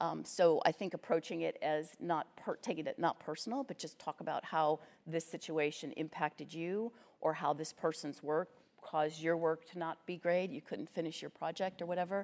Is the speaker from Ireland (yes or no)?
yes; Ireland; I'm Irish. That's very Irish, by the way, to admit you are a dummy.